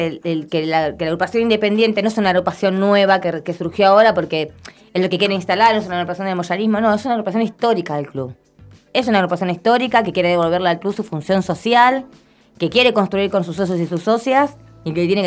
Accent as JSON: {"language": "Spanish", "town": "Lanús", "region": "Buenos Aires Province", "country": "Argentina", "tie": "born or raised there", "lives_now": "Avellaneda, Argentina", "said": "Yo soy de Lanús desde chiquita, viví toda la vida en Lanús, hace un tiempo que me mudé a Avellaneda"}